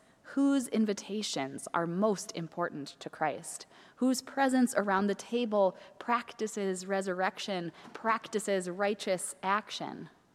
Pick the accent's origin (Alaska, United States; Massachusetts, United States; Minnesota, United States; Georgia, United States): Minnesota, United States; Minneapolis; One of my favorite restaurants in my hometown of Minneapolis has been in the news a lot this spring.